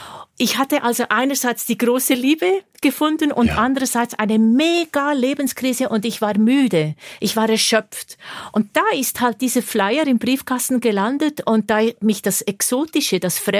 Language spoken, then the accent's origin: German; Bern, Switzerland; now in Zürich, Switzerland; Ich bin von Bern nach Zürich umgezogen. Ich bin ja ursprünglich aus Bern.